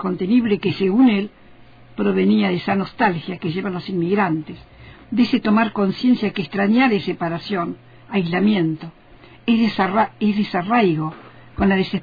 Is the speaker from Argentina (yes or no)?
yes; Argentina; Hasta rogué encontrarlo para pedirle perdón, como argentina.